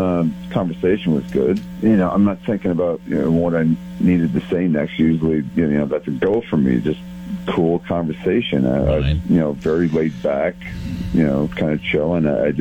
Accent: Kansas City, Missouri, United States; moved away as an adult; Well, we're both transplants from Kansas City.

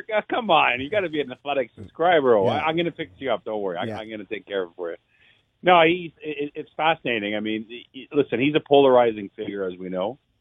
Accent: Canada

